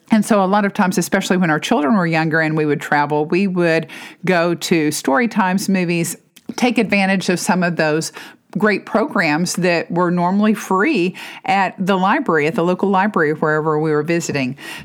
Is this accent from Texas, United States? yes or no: yes; Dallas, Texas, United States; now in Tyler, United States; I grew up in Dallas, and so the State Fair of Texas is in Dallas